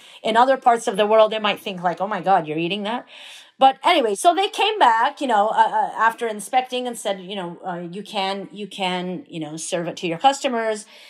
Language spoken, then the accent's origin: English; Iran; now in Canada; when we came to Canada from Iran in 79, there were so many things we couldn't find here in terms of ingredients.